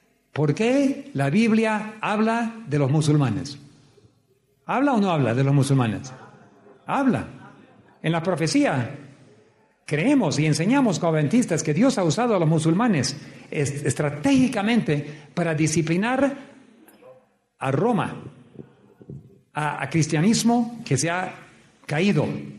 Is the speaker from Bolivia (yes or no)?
yes; Bolivia; Mi señora y yo somos bolivianos, criados en Bolivia, pero no nacidos. Nos tuvimos que naturalizar.